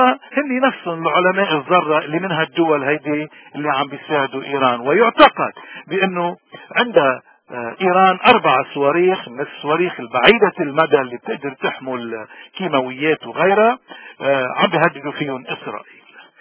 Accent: Lebanon; إذا اليوم نحن بلبنان كيف بده يكون مصيرنا؟ أكيد حزب الله بده يعمل حرب مع إسرائيل، ورح ندفع نحن كلبنانيين نتيجة الانتماء

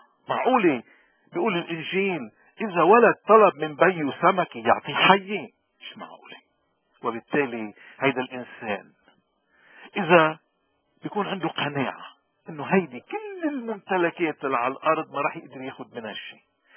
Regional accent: Lebanon; إذا أخذنا على نطاقنا نحن بس كلبنانيين

